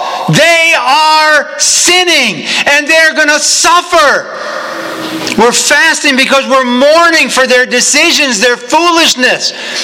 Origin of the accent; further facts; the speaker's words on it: United States; There is a part of me when I leave this country that is embarrassed to tell people I'm an American.